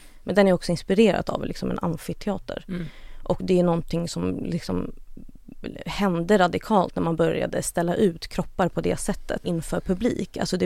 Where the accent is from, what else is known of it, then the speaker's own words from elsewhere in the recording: Uppsala, Uppsala County, Sweden; Jag är uppvuxen i Uppsala och man brukade gå dit med skolan.